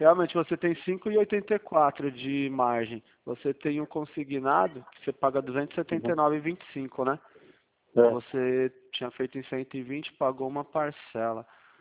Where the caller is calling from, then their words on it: Sorocaba, São Paulo, Brazil; de Sorocaba, meu escritório